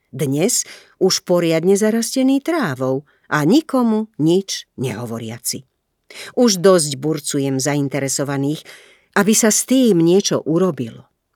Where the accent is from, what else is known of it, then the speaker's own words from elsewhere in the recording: Košice, Košice Region, Slovakia; Pri opačnej ceste hovorím, že idem domov, do Košíc, lebo skutočný domov môže byť iba jeden. Do môjho rodného mesta ma priťahujú nielen priatelia a známe miesta z detstva a mladosti